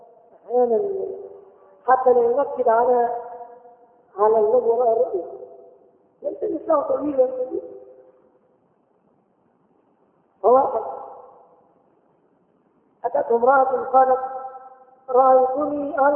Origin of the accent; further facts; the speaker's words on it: Egypt; لا لينا نحن نقولها كمصريين